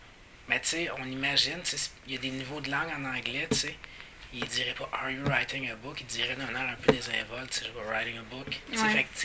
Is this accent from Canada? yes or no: yes; Quebec, Canada; Même moi, en tant que Québécois, si je me coupe, je vais pas dire « Ah merde, je saigne ».